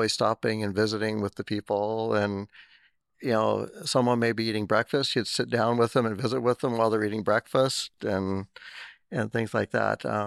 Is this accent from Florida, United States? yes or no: no; Astoria, Oregon, United States; I actually grew up here in Astoria, born and raised here in Astoria. I was born in 1965